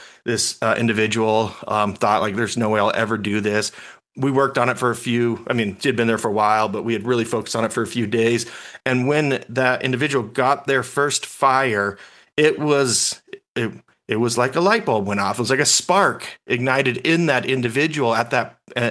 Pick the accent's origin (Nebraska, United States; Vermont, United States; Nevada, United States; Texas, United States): Nevada, United States; Las Vegas; And so growing up in Vegas, we don't have we don't have wonderful access to the outdoors.